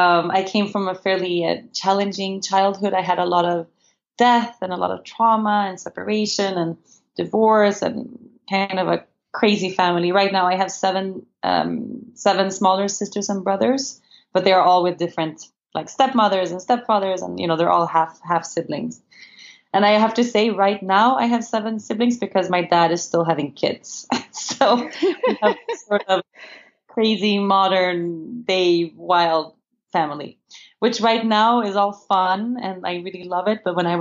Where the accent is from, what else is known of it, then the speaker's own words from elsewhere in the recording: Uppsala, Uppsala County, Sweden; moved away as an adult; also born or lived in Stockholm / Costa Rica; now in Aruba; I live in Aruba. I've been living here for almost a decade, but I am originally Swedish. I was born and raised in Uppsala and in Stockholm. And I decided to leave Europe and to leave Sweden when I was about 18 years old